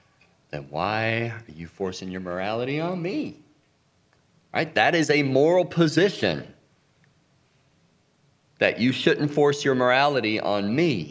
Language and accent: English; North Carolina, United States; I grew up in North Carolina. We're not like the belt buckle of the Bible Belt, but we're like just like one of the belt loops.